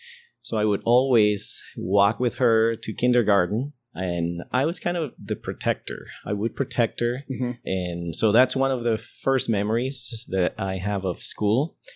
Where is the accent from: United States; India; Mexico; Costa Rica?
Costa Rica; I am from Costa Rica, so this is in Costa Rica. And my town is a town in the mountains.